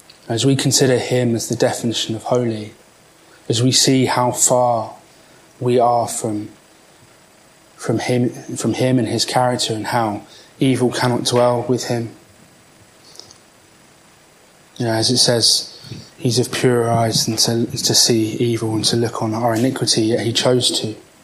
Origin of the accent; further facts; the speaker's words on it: United Kingdom; I guess, being British, we don't like to open up.